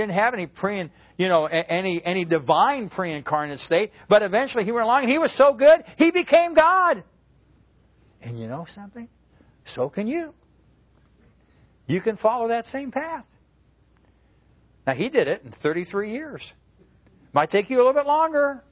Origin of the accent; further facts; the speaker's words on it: Arizona, United States; I grew up in Arizona. I grew up against next door to a whole lot of Utahites.